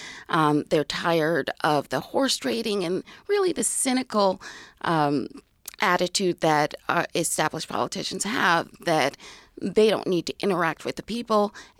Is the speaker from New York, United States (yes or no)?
yes; Rochester, New York, United States; Yeah, so I grew up in the Rochester area. I am a first-generation American. My parents immigrated from Guyana, South America.